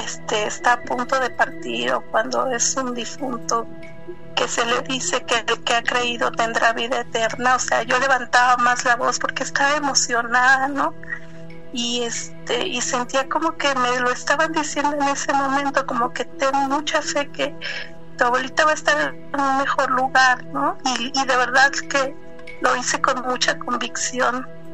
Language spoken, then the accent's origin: Spanish; Veracruz, Mexico; yo soy de Veracruz, fui a un pueblito del estado de Puebla